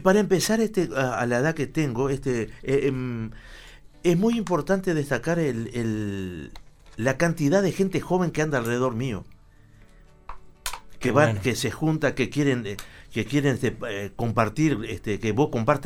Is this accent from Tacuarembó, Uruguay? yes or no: yes; Tacuarembó, Uruguay; ¿Vos sabés que en mi pueblo allá en Tacuarembó, yo daba serenata?